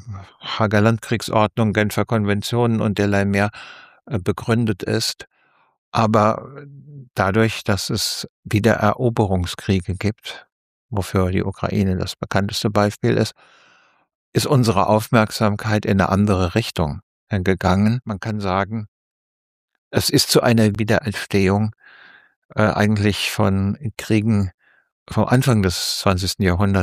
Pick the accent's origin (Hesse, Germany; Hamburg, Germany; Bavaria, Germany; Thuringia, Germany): Hesse, Germany; Also ich bin in Hessen nördlich von Frankfurt groß geworden, habe dann Literaturwissenschaft, Germanistik, Politikwissenschaft und vor allen Dingen Philosophie studiert in Frankfurt